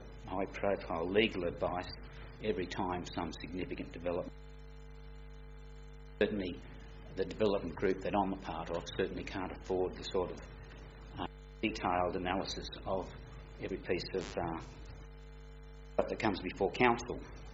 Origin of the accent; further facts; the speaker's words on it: Coolah, New South Wales, Australia; from Coolah. I've been a resident there virtually all my life.